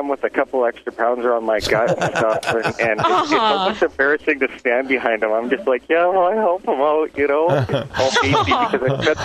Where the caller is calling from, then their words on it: Calgary, Alberta, Canada; Calgary, Alberta, Canada.